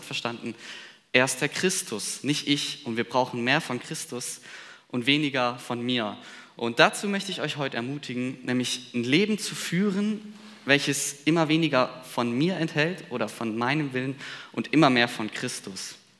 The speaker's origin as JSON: {"language": "German", "town": "Villingen-Schwenningen", "region": "Baden-Württemberg", "country": "Germany", "said": "Eigentlich komme ich aus dem Schwarzwald, aus Villingen-Schwenningen. Ich weiß nicht, wem das was sagt, das ist zwischen Freiburg und Stuttgart."}